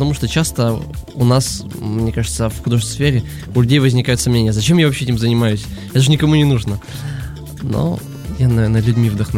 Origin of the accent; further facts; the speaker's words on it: Abakan, Khakassia, Russia; moved away as an adult; also born or lived in Krasnoyarsk; now in Moscow, Russia; Я сам из Хакасии, из одной части Сибири, поступал в Красноярск в училище. То есть у меня есть опыт переезда в большой город сравнительно. Если в моем родном Абакане было 200 тысяч человек, примерно так, то в Красноярске был уже 1 000 000.